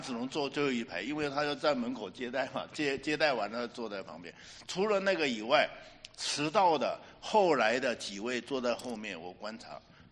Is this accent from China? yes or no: yes; northern China, China; 我是急性子，我是北方人，我有什么讲什么啊